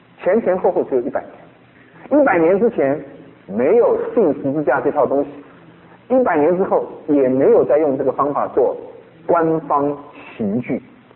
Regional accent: China; 这个篡改历史我们中国人很在行的啊。

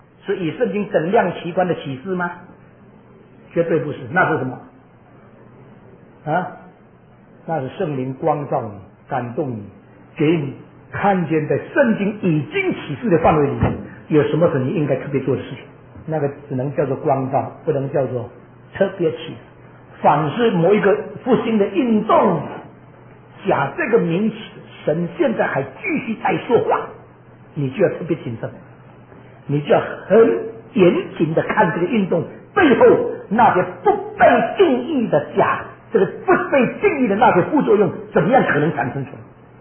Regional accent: China; 我们中国人已经很习惯了

